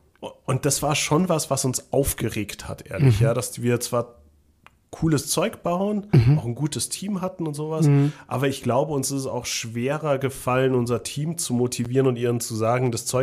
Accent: Munich, Bavaria, Germany; ich bin in München geboren und mhm. aufgewachsen. Meine Familie kommt aus einem ganz kleinen Dorf in Österreich.

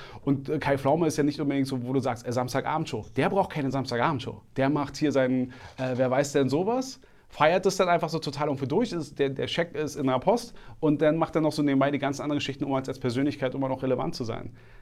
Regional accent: Berlin, Germany; born there; ich bin gebürtiger Berliner, ich kenne die Stadt.

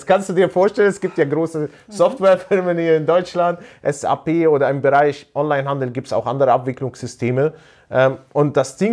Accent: Palestine; now in Germany; denn mein Problem war, als Palästinenser durfte ich ja keine Gewerbe anmelden.

